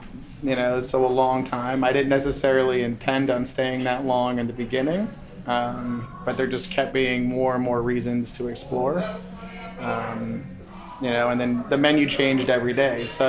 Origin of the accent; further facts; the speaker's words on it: California, United States; now in New Jersey, United States; So, I mean, I relocated from California. My dad got a job transfer back east. We moved here like end of 93.